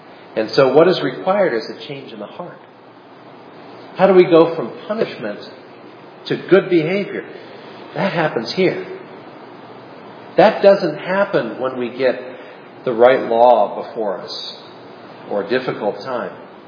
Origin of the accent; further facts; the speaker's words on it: Philadelphia, Pennsylvania, United States; I come from Philadelphia.